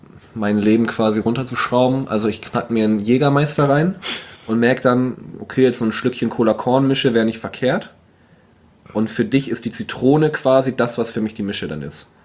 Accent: Schleswig-Holstein, Germany; ich komme aus Nordfriesland

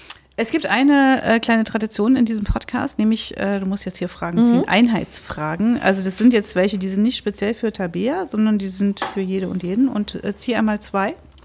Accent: Thuringia, Germany; Also nicht so schön wie meine Heimat Thüringen

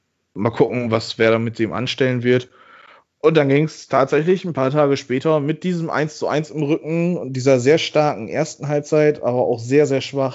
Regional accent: Bremen, Germany; als Bremer

